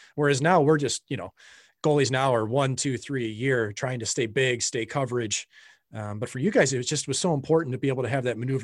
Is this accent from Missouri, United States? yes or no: yes; St. Louis, Missouri, United States; until you were with the St. Louis Blues again, when in my hometown.